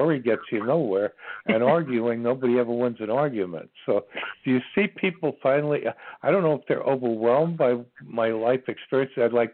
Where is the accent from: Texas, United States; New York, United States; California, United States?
New York, United States; I'm from Long Island originally, too.